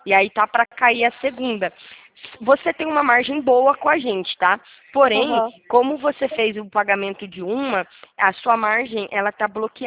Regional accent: Rio Claro, São Paulo, Brazil; Eu também sou do Rio, mas eu sou de Rio Claro.

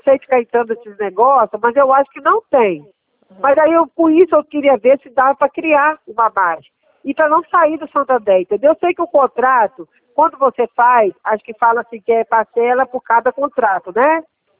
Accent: Minas Gerais, Brazil; Eu sou de Minas Gerais.

